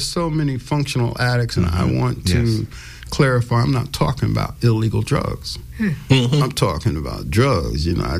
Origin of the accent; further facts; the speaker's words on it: New York, United States; You know, like, I'm from New York, right? Every morning in New York, you get out on every corner, they have these little grocery stores, and they have plexiglass.